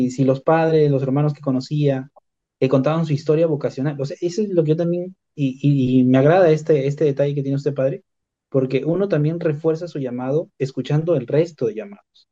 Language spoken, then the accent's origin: Spanish; Piura, Peru; Bueno, yo soy natural de Piura, ¿no?